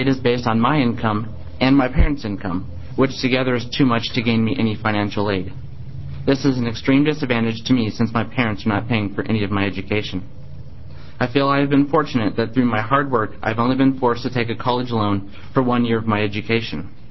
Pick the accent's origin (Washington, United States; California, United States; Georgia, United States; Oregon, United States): Oregon, United States; Redmond; and I am also from Redmond, Oregon.